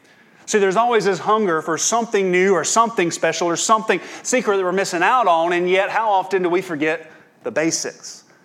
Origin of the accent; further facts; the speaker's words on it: Campobello, South Carolina, United States; But he let the cat out of the bag and told you I was from Campobello.